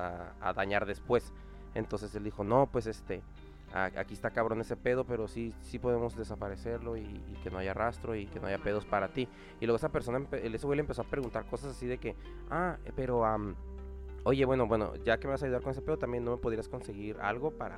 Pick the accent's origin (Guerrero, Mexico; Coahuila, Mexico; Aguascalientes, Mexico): Guerrero, Mexico; Acapulco; born there; de donde yo nací, que es en Acapulco, en Guerrero, en México.